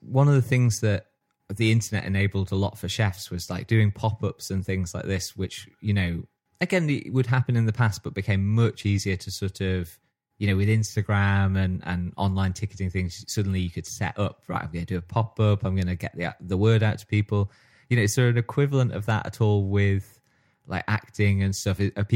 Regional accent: Stockport, North West England, United Kingdom; But growing up in Stockport

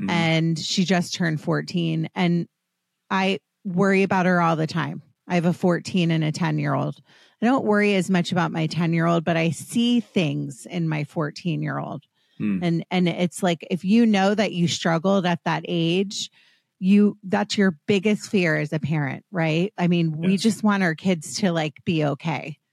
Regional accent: East Coast, United States; I grew up on the East Coast. Actually, lacrosse is now a sport out here and people are more into it.

